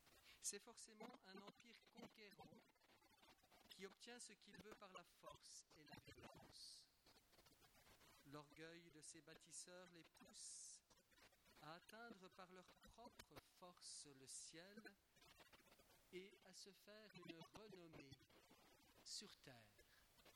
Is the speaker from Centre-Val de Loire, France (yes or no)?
no; Grand Est, France; Et les personnes qui sont venues de Lorraine, ma région d'origine, ou d'autres endroits de France